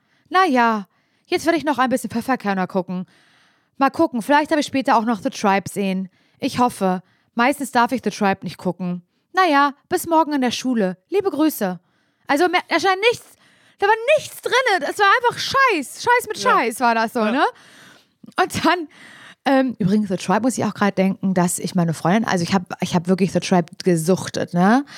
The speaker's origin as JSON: {"language": "German", "town": "Parchim", "region": "Mecklenburg-Vorpommern", "country": "Germany", "said": "Ich suche eine Brieffreundin. Ich komme aus Parchim."}